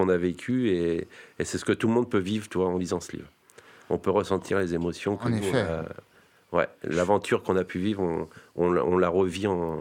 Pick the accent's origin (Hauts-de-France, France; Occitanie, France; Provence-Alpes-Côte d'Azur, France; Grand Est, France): Hauts-de-France, France; Abbeville; je suis un amateur, je viens d'Abbeville.